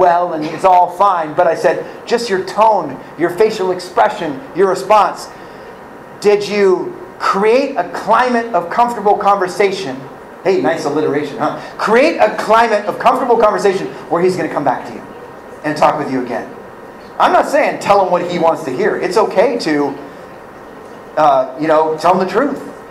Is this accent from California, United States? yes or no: yes; California, United States; I'm from California. I'm on California time.